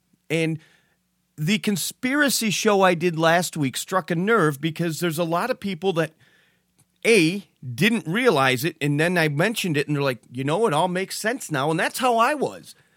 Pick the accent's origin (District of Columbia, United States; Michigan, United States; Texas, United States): Michigan, United States; Owosso; She comes from my hometown in Owosso.